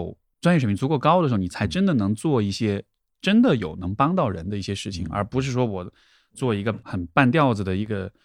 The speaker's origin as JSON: {"language": "Chinese", "town": "Chengdu", "region": "Sichuan", "country": "China", "said": "但是我觉得最定义我职业生涯其实是2008年四川地震，因为我是成都人"}